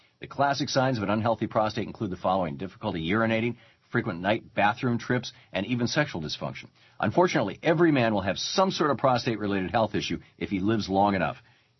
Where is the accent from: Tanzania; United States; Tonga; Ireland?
United States; Lansing, Michigan; I remember, I'm old enough to remember the 50s and 60s and 70s in Michigan, where I grew up in Lansing, Michigan